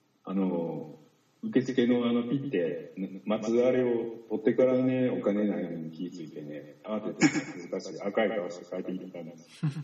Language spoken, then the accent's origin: Japanese; Osaka, Japan; 自分が生まれ育った大阪市住吉区なんで